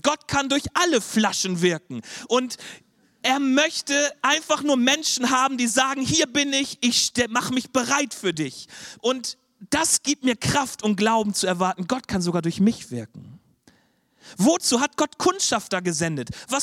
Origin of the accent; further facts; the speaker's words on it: Schleswig-Holstein, Germany; Deswegen bin ich auch aus Schleswig-Holstein ins Ruhrgebiet umgezogen.